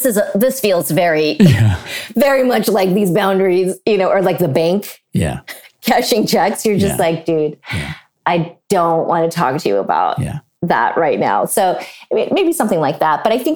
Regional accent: California, United States; like I grew up in the Bay Area where the majority of people looked like me.

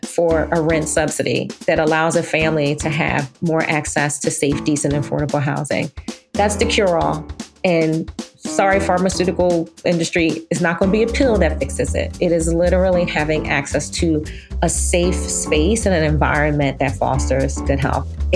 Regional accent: Philadelphia, Pennsylvania, United States; Like, I often say that, you know, I'm from Philly. I was born and raised in Philly, but I really grew up at Brown and at Rights and Reason.

